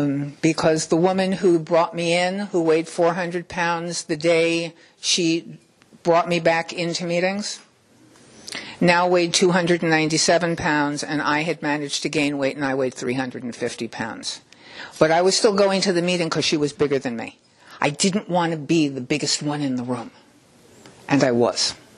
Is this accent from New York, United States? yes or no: yes; New York City, New York, United States; but I grew up in New York City.